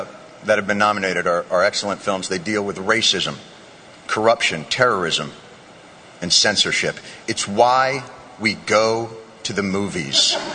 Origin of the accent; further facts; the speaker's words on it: New York, United States; I'm from New York, and I've been out here a week, and I have had a great time.